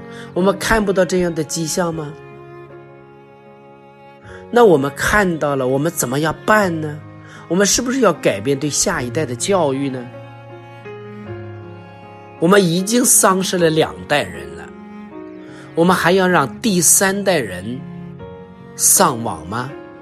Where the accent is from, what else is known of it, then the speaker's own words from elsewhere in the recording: China; 我们身为中国人没有文明也没有礼仪了